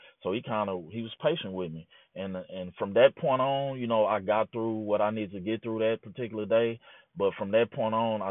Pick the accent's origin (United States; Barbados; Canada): United States; Marlin, Texas; Later on in my journey in life, in my hometown of Marlin